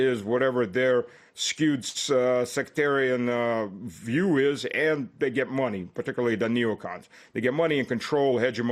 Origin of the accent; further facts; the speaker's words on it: Luhansk, Luhansk Oblast, Ukraine; Myself, I am from Lugansk, so that is my hometown.